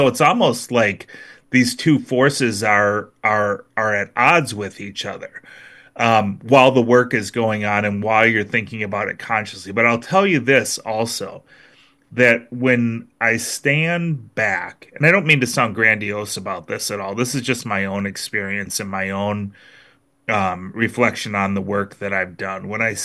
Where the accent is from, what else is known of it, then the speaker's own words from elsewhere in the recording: Minnesota, United States; I mean, I'm a Minnesotan after all, it's always been its own thing.